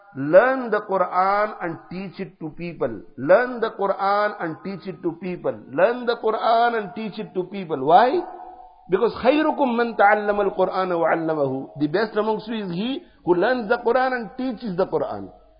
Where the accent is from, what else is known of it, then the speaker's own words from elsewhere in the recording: Pakistan; I am a Pakistani and I am respecting this imam because he is a Pakistani.